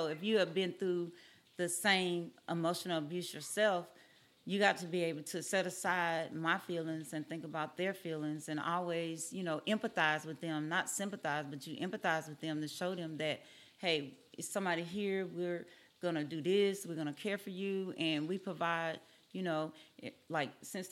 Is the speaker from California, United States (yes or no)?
no; McGee, Mississippi, United States; I'm originally from McGee, Mississippi. That's where I was born and raised